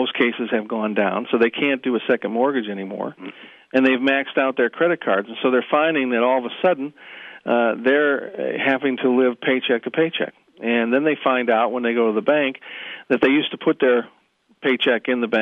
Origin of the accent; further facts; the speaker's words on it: Cleveland, Ohio, United States; Well, always happy to talk to a show that's based in my hometown, Cleveland.